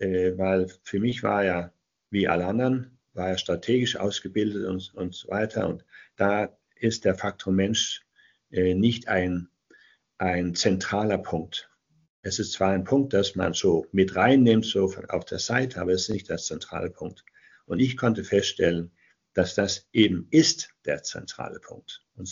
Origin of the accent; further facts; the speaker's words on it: Denmark; ich komme aus Dänemark seit 1996 als Berater